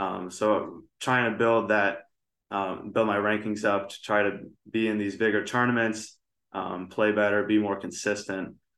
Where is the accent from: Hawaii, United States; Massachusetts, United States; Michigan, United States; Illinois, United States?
Illinois, United States; Peoria; And then I also helped my dad buy a fourplex in my hometown of Peoria, Illinois.